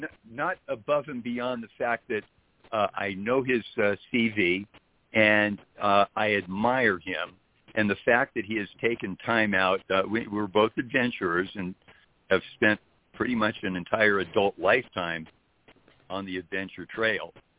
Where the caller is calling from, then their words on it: Mammoth Lakes, California, United States; I'm calling from Mammoth Lakes, California.